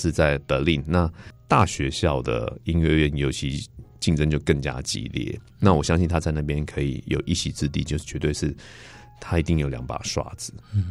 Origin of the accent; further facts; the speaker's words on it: Taiwan; also born or lived in Germany; 可以让我一个台湾人到那边去读书